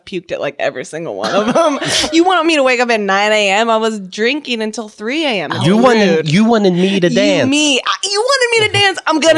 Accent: Virginia, United States; I'm from Virginia.

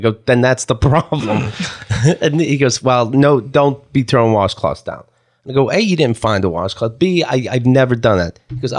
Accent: Pennsylvania, United States; but from the country in Pennsylvania.

